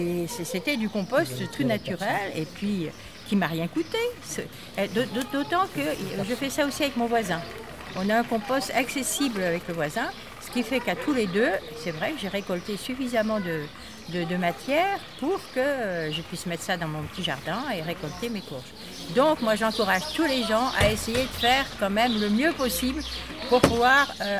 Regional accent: Grenoble, Auvergne-Rhône-Alpes, France; Étant donné que je viens de Grenoble et que déjà à Grenoble, au bas de mon immeuble, j'avais organisé 3 caisses

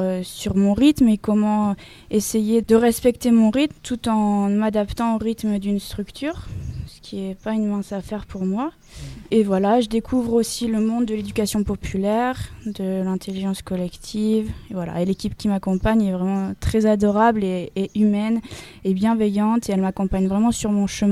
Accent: Auvergne-Rhône-Alpes, France; Alors, je viens d'Auvergne et j'ai fait un BTS gestion et protection de la nature il y a 2 ans.

